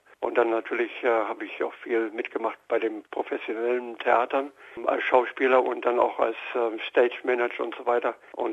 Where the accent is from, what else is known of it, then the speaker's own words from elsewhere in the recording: Bad Harzburg, Lower Saxony, Germany; also born or lived in Danzig, Poland; Und wir sind dann geflüchtet nach Bad Harzburg, sind wir gelandet. Und dort bin ich aufgewachsen im Harz. Und dann, ja, und dann bin ich 65 ausgewandert mit meiner eigenen Familie nach Australien. Erst nach Adelaide für 2 Jahre und dann nach Brisbane.